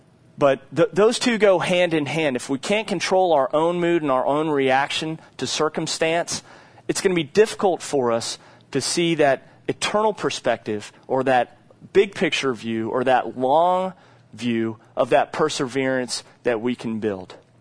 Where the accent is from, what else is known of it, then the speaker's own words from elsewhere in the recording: United States; I love our country. Being an American is great.